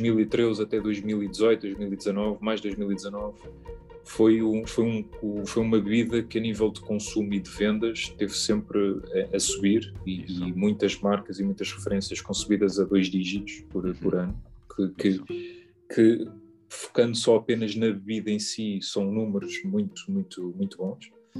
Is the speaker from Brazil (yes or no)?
no; Portugal; conseguimos fazer, enquanto portugueses, conseguimos fazer uma coisa muito interessante